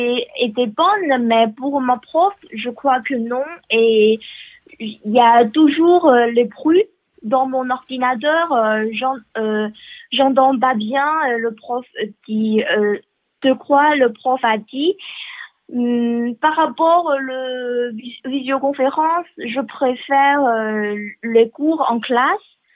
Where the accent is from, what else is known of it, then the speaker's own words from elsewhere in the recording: Liaoning, China; French is a second language; je viens de nord-est de la Chine. Peut-être ma province natale n'est pas très connue. Il s'appelle Liaoning.